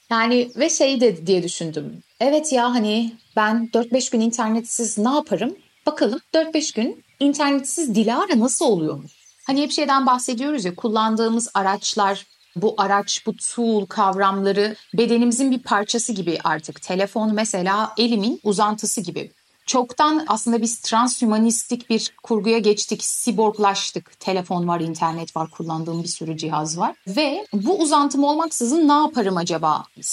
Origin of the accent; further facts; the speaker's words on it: Istanbul, Turkey; Ben Türk'üm, hani Türkiye'den geldim, İstanbulluyum dedim.